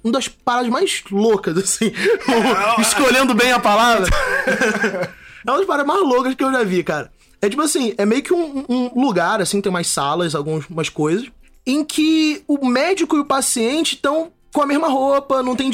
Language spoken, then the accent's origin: Portuguese; Rio de Janeiro, Brazil; Aqui, nascido e criado aqui no Rio de Janeiro.